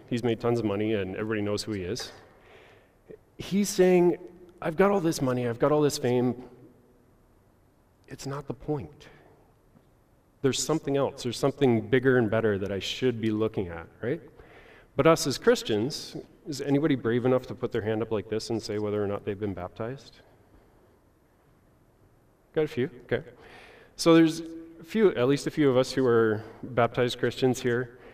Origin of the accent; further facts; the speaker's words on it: Nova Scotia, Canada; we live in farmland. We're surrounded by dairy farms. I'm not a city guy. I grew up in backwoods in Nova Scotia.